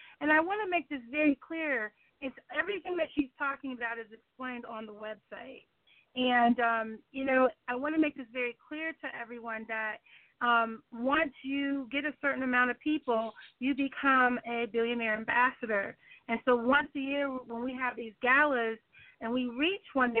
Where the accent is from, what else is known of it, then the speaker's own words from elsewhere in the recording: Oakland, California, United States; You can't take a dope dealer, because I'm from Oakland.